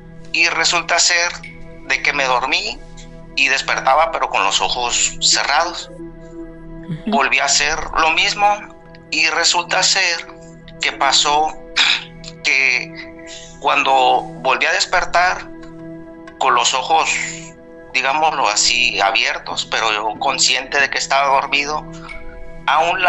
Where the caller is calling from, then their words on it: La Paz, Baja California Sur, Mexico; Soy de aquí, de La Paz, Baja California Sur.